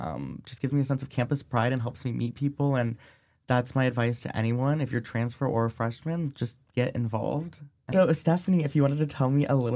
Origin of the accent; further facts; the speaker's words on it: California, United States; I'm from the Bay Area. Born and raised, but I was ready for a change, came here to SDSU